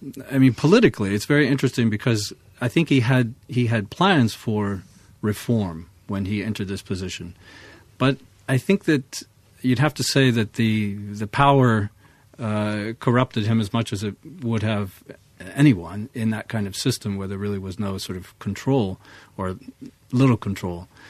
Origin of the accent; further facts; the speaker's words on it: United States; since I'm an American and they're British here